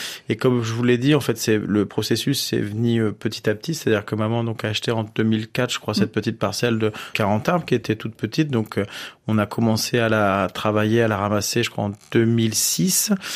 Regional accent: France; born there; moi je suis né en France de parents grecs.

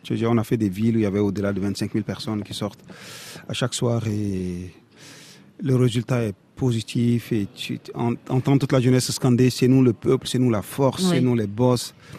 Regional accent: Chad; mais surtout en tant que Tchadien, parce que, comme vous le savez, ce n'est pas le pays le plus populaire en Afrique, le Tchad

